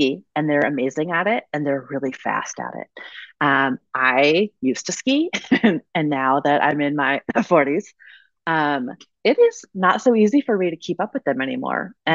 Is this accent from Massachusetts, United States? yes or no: no; Fairbanks, Alaska, United States; Well, actually, I'm born and raised in Fairbanks. So I consider myself a lifer.